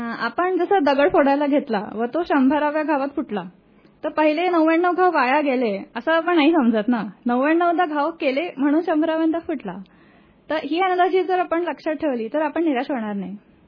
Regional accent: Nagpur, Maharashtra, India; मी मूळ नागपूरचे आहे.

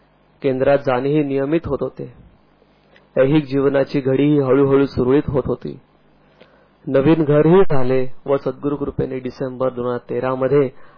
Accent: Mumbai, Maharashtra, India; मी राहिला मुंबईचा. माझे लहानपण शिक्षण मुंबईतच गेले.

